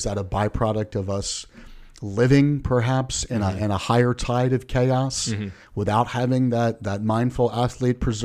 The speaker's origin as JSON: {"language": "English", "country": "United States", "said": "I can only speak to being an American, as a United States citizen, have been hanging on as best we can."}